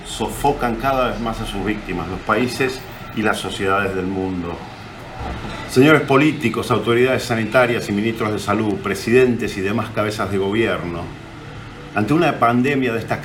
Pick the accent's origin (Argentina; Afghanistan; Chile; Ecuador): Argentina; also born or lived in United States; now in Europe; Como argentino, en primer lugar dirijo este mensaje al presidente Alberto Fernández y a todos sus ministros. Y como médico ejerciendo desde hace muchos años en Estados Unidos y actualmente en Europa